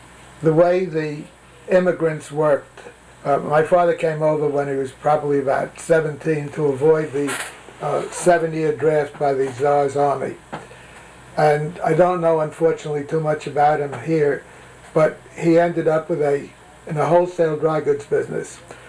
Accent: Brooklyn, New York, United States; born there; I was born in Brooklyn, New York on February 27th, 1919.

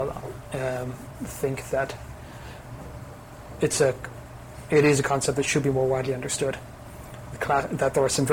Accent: Ireland; So I'm thinking of it, as you'll notice, maybe being Irish, maybe being pessimistic

